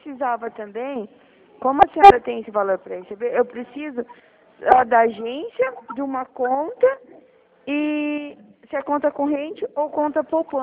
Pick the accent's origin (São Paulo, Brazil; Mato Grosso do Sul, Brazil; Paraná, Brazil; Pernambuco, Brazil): Mato Grosso do Sul, Brazil; Dourados; Eu sou aqui de Dourados.